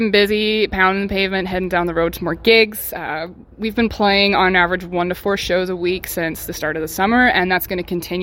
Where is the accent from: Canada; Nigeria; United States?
Canada; Medicine Hat, Alberta; to play my hometown theater like that is just going to be incredible.